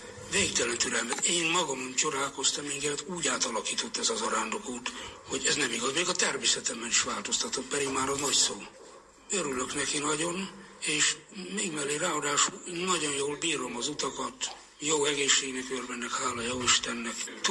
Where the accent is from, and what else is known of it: Nyíradony, Hajdú-Bihar, Hungary; born there